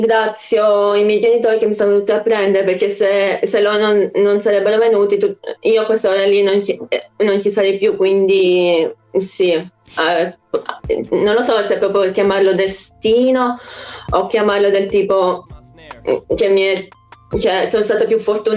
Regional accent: Donetsk, Donetsk Oblast, Ukraine; Italian is a second language; now in Italy; Ci sono nata e cresciuta a Donetsk nel Donbass, poi mi sono trasferita a Mariupol nell'istituto.

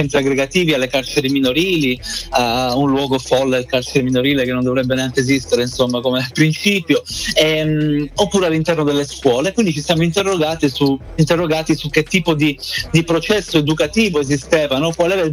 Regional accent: Calabria, Italy; Io sono calabrese, insomma, quando abbiamo cominciato nei primi anni 90 eravamo veramente in pochissimi

